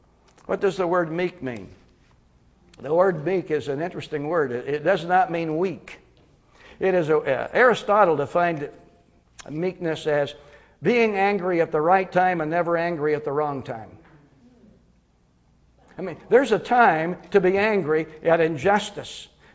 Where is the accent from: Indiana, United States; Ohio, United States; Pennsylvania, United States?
Pennsylvania, United States; I was raised in Pennsylvania as a kid, and I can remember my mom and dad saying we never had to lock the door when we went out